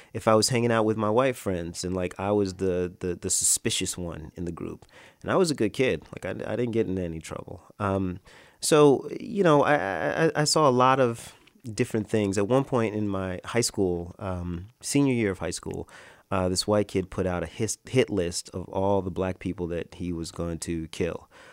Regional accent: Orange Park, Florida, United States; I don't want people to think that I grew up in Orange Park, Florida, with my head down and, you know, weeping about the way I was being treated.

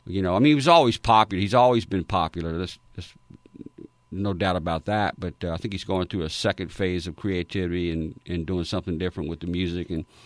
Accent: Crowley, Louisiana, United States; And we're both from Crowley.

